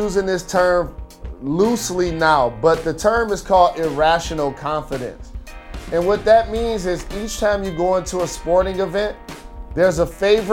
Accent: Detroit, Michigan, United States; against my hometown Pistons, future Hall of Famer Grant Hill.

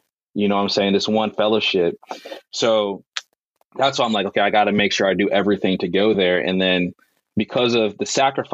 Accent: Texas, United States; No, I want to be in Texas because I'm a Texan.

